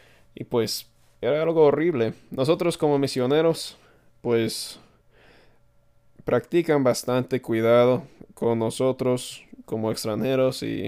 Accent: United States; creo que como un estadounidense no puedo comprender perfectamente

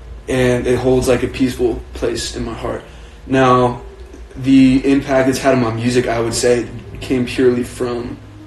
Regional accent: Tyler, Texas, United States; I'm from Tyler, Texas

